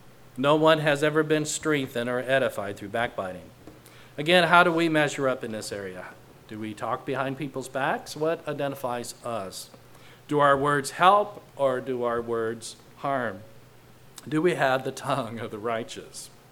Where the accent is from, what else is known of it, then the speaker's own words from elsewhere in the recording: Indiana, United States; accent: southern Indiana; my southern Indiana accent comes out there